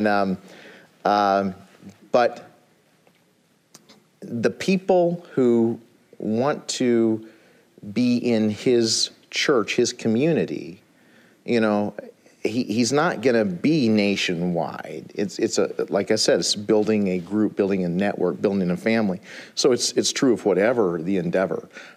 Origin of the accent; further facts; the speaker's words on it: Illinois, United States; I'm from Illinois.